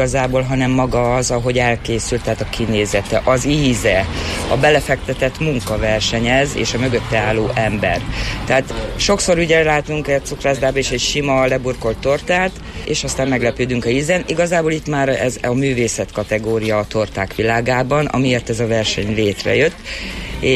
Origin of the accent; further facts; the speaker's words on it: Hungary; ha harmadik lettem volna, mint magyar torta készítő